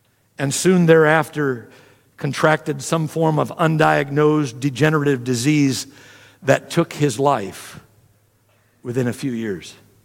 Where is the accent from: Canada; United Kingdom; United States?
United States; Archbold, Ohio; He was a farmer in Archbold, Ohio, my hometown.